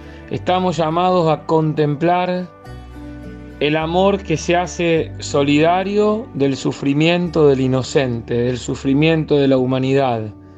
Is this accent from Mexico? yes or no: no; Argentina; como argentinos recordamos una página triste y oscura de nuestra historia